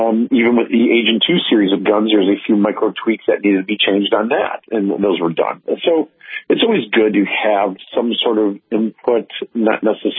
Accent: Michigan, United States; I never heard it either, but I'm from Michigan.

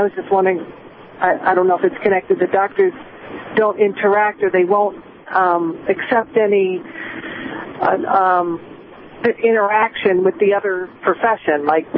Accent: Bethlehem, Pennsylvania, United States; I'm from Bethlehem, Pennsylvania.

